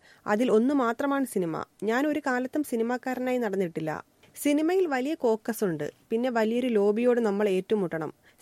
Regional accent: Palakkad, Kerala, India; കൊട്ടും പാട്ടും താളവും ഞങ്ങൾ പാലക്കാടുകാരുടെ സ്വന്തമാണ്. സംഗീതത്തിന്റെ വിളനിലമാണ് എന്റെ ഗ്രാമം. പാരമ്പര്യമുള്ള മണ്ണിൽ പിറക്കാൻ കഴിഞ്ഞത് എന്റെ ഭാഗ്യം.

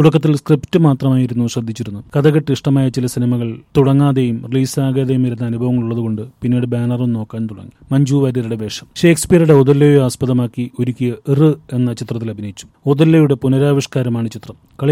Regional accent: Kochi, Kerala, India; also born or lived in Thiruvalla; തിരുവല്ലയാണ് നാടെങ്കിൽ ഞാൻ പഠിച്ചതും വളർന്നതും ഒക്കെ കൊച്ചിയിലാണ്.

